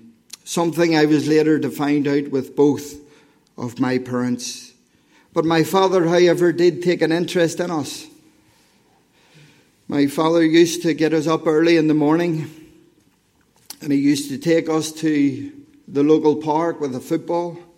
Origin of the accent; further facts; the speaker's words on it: Lisburn, Northern Ireland, United Kingdom; I grew up in Lisburn. I was born into a non-Christian home.